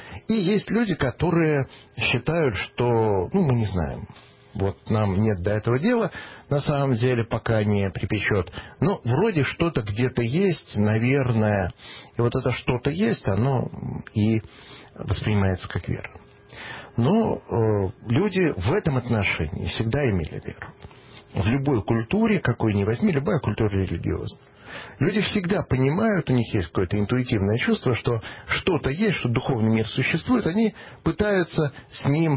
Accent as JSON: {"language": "Russian", "town": "Severomorsk", "region": "Murmansk Oblast", "country": "Russia", "tie": "born or raised there", "said": "когда я рос в Североморске, Мурманской области"}